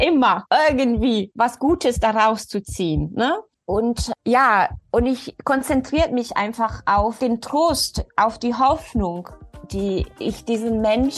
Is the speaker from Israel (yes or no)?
no; Rome, Lazio, Italy; German is a second language; moved away as an adult; now in Bremen, Germany; ich bin gebürtige Italienerin. Also ich bin in Rom geboren und aufgewachsen und bin erst vor 16 Jahren der Liebe wegen nach Deutschland gekommen und bin quasi von der Metropole Rom nach einem kleinen Dorf Bremen-Nord-Fegesack gezogen